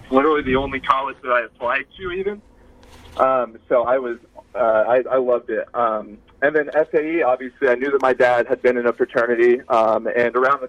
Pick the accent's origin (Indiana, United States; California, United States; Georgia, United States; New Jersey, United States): Indiana, United States; Indianapolis; born there; Okay, so I was born in Indianapolis, you know, June 27th, 1998.